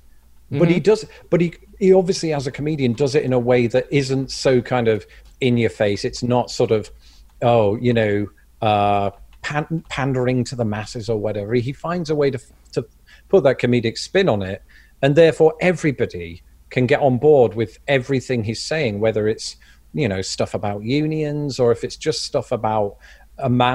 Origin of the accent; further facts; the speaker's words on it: England, United Kingdom; growing up in England, I've only visited Scotland once.